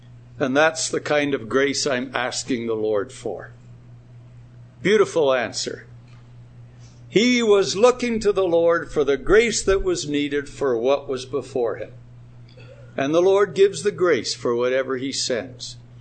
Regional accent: Canada; I'm not old enough to remember it, but I understand, and I'm speaking now perhaps for the moment as a Canadian

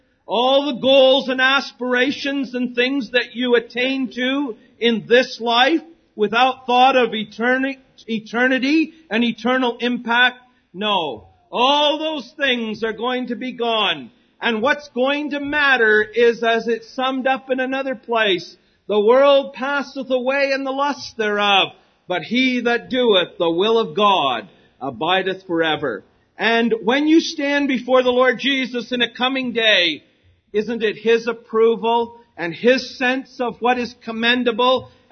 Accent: Canada; now in United States; And I tell them that I'm a Canadian.

